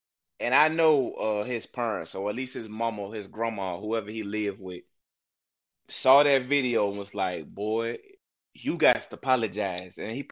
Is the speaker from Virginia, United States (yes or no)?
yes; Newport News, Virginia, United States; I'm from Newport News. I say this shit every fucking episode. Allen Iverson was ours.